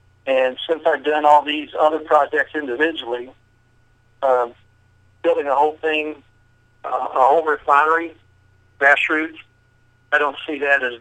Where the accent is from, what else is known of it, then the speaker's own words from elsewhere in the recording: West Virginia, United States; now in Houston, United States; Well, my background is I'm originally from West Virginia.